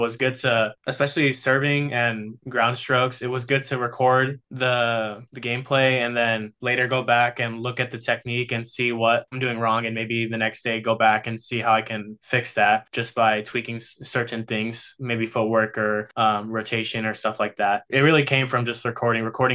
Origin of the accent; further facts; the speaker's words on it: Tempe, Arizona, United States; I'm from Tempe, Arizona, and I started playing tennis nearly 4 years ago now